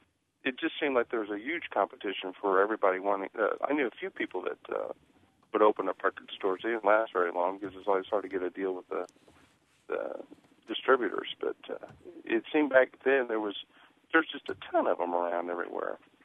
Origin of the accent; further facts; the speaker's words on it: Danville, Illinois, United States; I'm from Danville